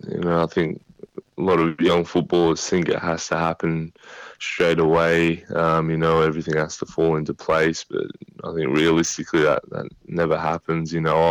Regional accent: Australia; someone hears I'm Australian

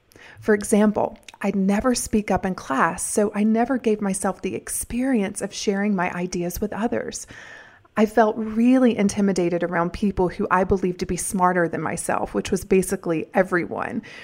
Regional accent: the South, United States; Between my accent, the stigma of being a blonde and being raised in the south without a lot of money

